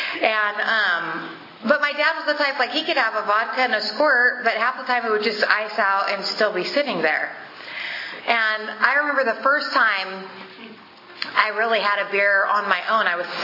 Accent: Lemoore, California, United States; So I grew up in Lemoore, California. I'm a Portuguese born and raised, just like my dad.

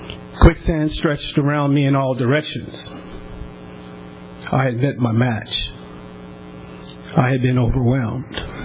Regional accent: Tulare, California, United States; Born and raised in Tulare, I would soon, before age 23, be filled with cocaine and crack

